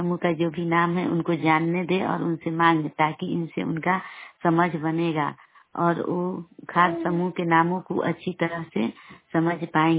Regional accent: Chapet, India; और मैं चेहरा क्लब ब्लॉक से सिहान पंचायत गांव चपेट की रहने वाली हूँ।

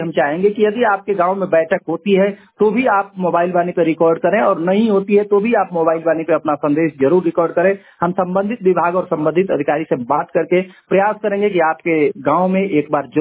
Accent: Uttar Pradesh, India; मैं गाजीपुर जनपद का रहने वाला हूं

